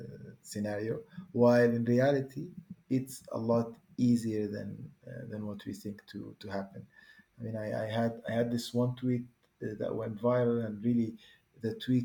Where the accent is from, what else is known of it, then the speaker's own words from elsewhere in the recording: Dubai, United Arab Emirates; also born or lived in Sudan; I grew up in Dubai. So originally, I'm from a country called Sudan, in yeah. Africa, and I grew up in Dubai. My father had a small business in Dubai, so I lived there for majority of my life